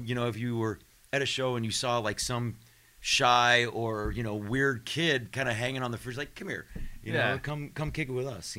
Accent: California, United States; because I grew up in the East Bay.

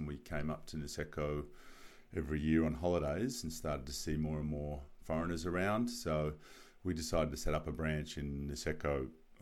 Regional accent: Australia; moved away as an adult; now in Tokyo, Japan; I'm an Australian physiotherapist and founder of Asia Physio.

